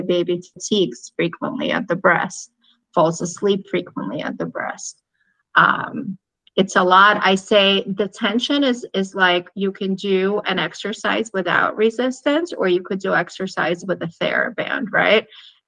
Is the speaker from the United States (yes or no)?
no; Ukraine; I'm from Ukraine originally.